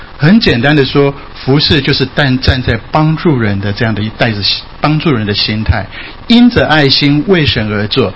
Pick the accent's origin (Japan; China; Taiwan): Japan; 没有什么厉害，我在日本长大